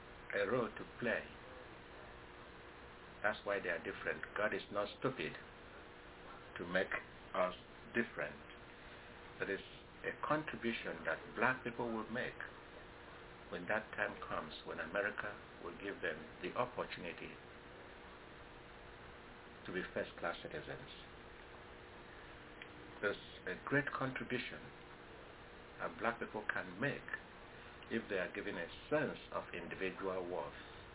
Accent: Nigeria; now in United States; because I'm from Nigeria, I am superior to other

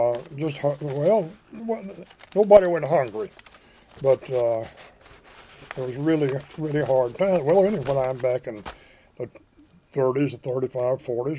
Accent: Kentucky, United States; No, I went to school in Letcher County until I was 17 years old, and my dad moved, and family moved to Cumberland in Harlan County

